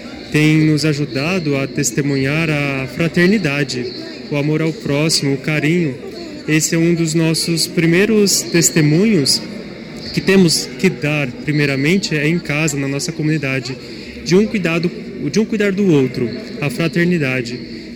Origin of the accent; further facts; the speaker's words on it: Santo André, São Paulo, Brazil; sou franciscano capuchinho, sou aqui de Santo André, da paróquia Santo Antônio.